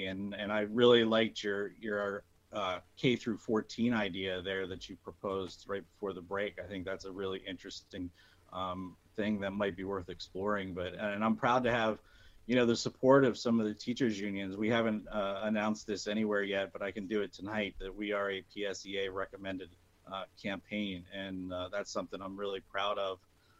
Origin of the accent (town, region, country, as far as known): Pennsylvania, United States; born there